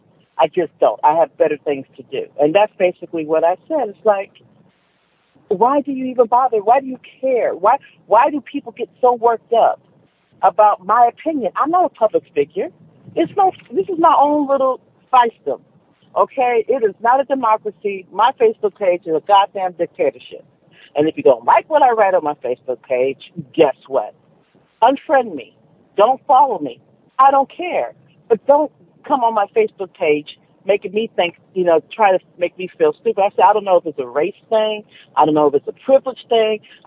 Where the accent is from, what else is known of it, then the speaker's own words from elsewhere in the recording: Los Angeles, California, United States; I'm from South Central, so my first, you know, thing is to duck and cover, take cover.